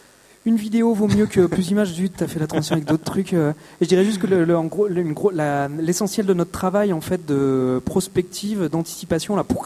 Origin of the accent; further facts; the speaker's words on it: France; nous on est français